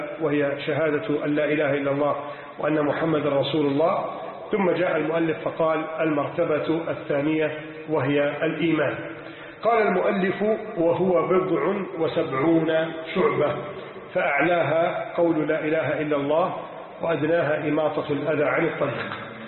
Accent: Egypt; اللهم إنا نسألك أن تحفظ بلدنا مصر

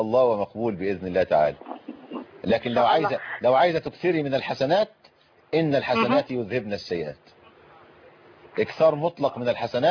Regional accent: Egypt; زي ما إحنا بقول عندنا في مصر عيش وملح

